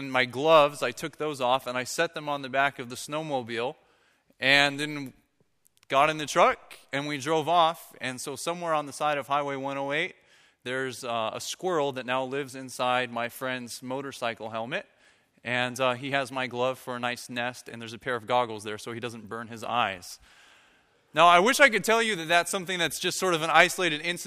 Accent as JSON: {"language": "English", "town": "Bakersfield", "region": "California", "country": "United States", "tie": "born or raised there", "lives_now": "Sonora, United States", "said": "I grew up in Bakersfield, so I know what it's like to live in the valley."}